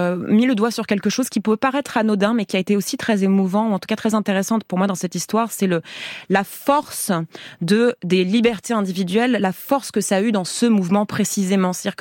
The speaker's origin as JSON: {"language": "French", "country": "Iran", "said": "tout ce qu'on décrit de la jeunesse chez nous, en Iran"}